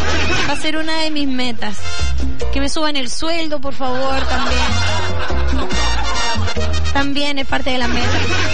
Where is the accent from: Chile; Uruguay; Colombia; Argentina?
Chile; nosotros como buenos chilenos que somos y bien copuchentos